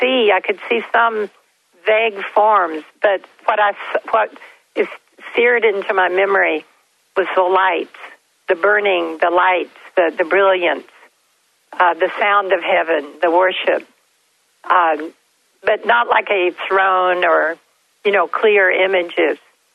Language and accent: English; Kentucky, United States; now in Florida, United States; we moved to Florida every year from Kentucky because I couldn't get through the winters in Kentucky.